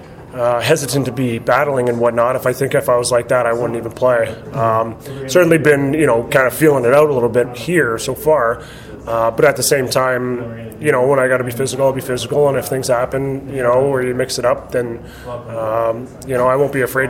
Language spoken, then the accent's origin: English; Toronto, Ontario, Canada; And I grew up in Toronto where everyone was Leaf fans, and I was a Red Wing fan.